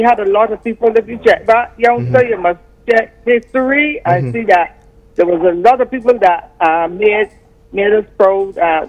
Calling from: Dominica; I'm calling from Dominica.

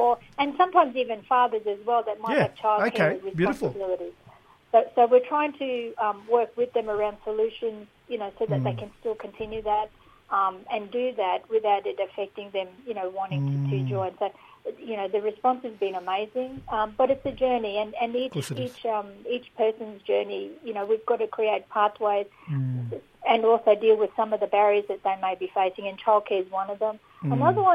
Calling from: Darwin, Northern Territory, Australia; So I'm ringing from Larrakia country in Darwin.

